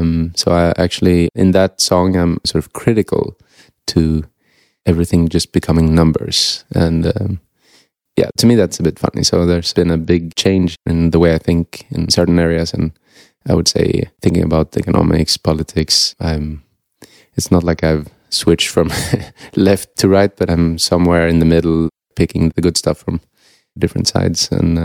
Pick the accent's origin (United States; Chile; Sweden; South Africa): Sweden; English is a second language; My Swedish was, of course, perfect because I grew up in Sweden.